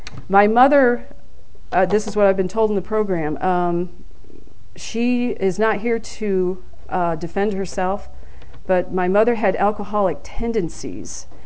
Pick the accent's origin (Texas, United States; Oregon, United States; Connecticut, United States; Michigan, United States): Connecticut, United States; Bristol; I was born and raised in Bristol, Connecticut, which is the home today of ESPN.